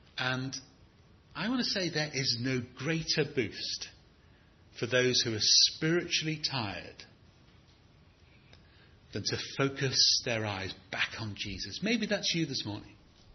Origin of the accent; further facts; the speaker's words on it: England, United Kingdom; English people tend to be fairly comfortable with their Englishness, as far as English people can be comfortable. We can tell all kinds of jokes about queuing and about the weather and about the England cricket team